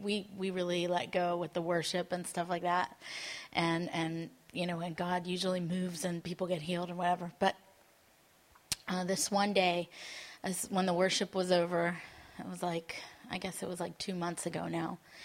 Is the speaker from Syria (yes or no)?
no; Israel; And I'm Israeli. I was born in Israel